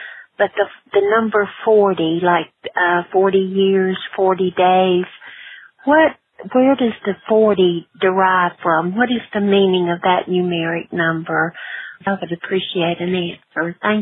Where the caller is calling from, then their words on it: Gaffney, South Carolina, United States; I'm calling from Gaffney, South Carolina.